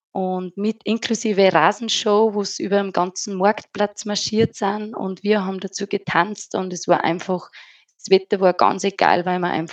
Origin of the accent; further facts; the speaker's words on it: Upper Austria, Austria; Es handelt sich dabei um ein Festival bei uns in Oberösterreich